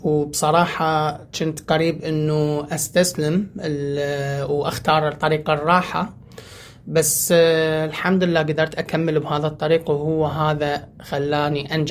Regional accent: Iraq; Arabic is a second language; also born or lived in Syria; now in Australia; طلعت من العراق تقريباً 2004 إلى سوريا بعد الحرب، وبعدين طلعنا من سوريا تقريباً نهاية 2011 جينا على أستراليا.

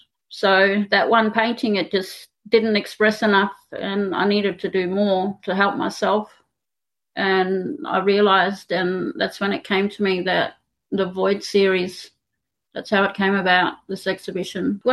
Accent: Roebourne, Western Australia, Australia; I'm Indubrundi and I'm from Roebourne in the Pilbara.

